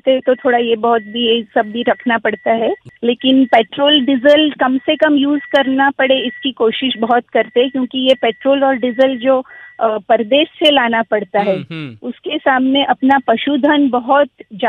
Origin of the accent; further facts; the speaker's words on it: Gujarat, India; also born or lived in Mumbai; basically we are from Gujarat only